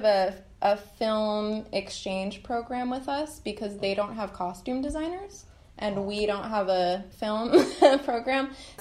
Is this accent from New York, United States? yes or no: yes; New York, United States; now in Irvine, United States; No, I'm from New York, and I moved out here a few years ago.